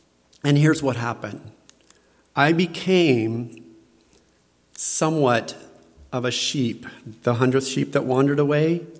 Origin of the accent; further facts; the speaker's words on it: Phoenix, Arizona, United States; And I came from Phoenix, Arizona. My high school, the guys that were Latinos they beat me up behind lockers sometimes.